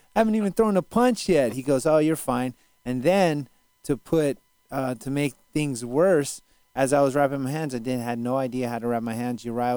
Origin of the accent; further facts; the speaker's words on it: Philippines; because I am a person, and I'm a Filipino.